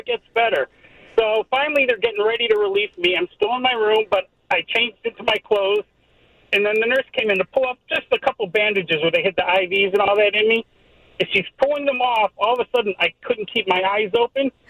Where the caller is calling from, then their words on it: Bolingbrook, Illinois, United States; I'm in Bolingbrook